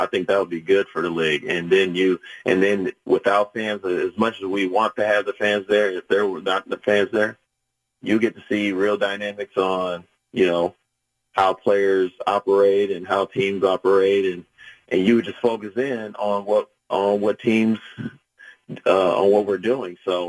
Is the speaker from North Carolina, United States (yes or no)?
no; Indianapolis, Indiana, United States; And it was just great growing up in Indianapolis